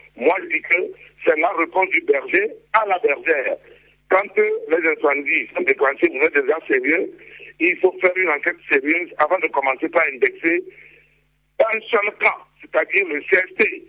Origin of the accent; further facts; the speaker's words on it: Kara, Togo; moi je ne suis pas de Lomé. Je suis de 450 km de Lomé. Je suis de Kara.